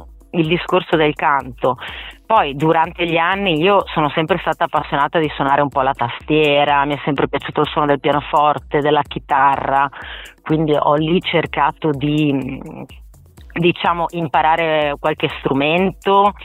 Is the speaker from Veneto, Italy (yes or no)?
yes; Vicenza, Veneto, Italy; born there; now in Bassano del Grappa, Italy; Io sono nata a Vicenza e poi mi sono trasferita a Bassano del Grappa, quindi comunque siamo là, sono là.